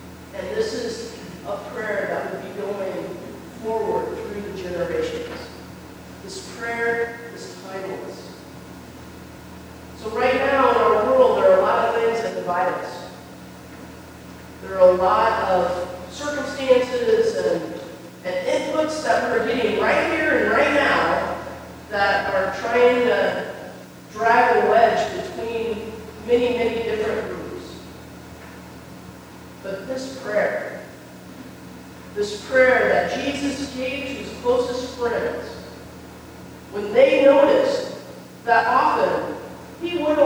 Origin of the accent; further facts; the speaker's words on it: Kansas, United States; My folks, I grew up in Kansas. As long as I can remember, I have said this prayer.